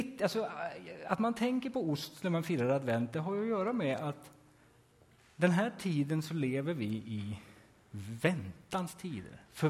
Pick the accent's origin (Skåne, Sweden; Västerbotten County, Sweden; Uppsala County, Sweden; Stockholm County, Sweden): Västerbotten County, Sweden; Stryksele; om det var min födelsedag eller om det var på julafton, hemma i Stryksele.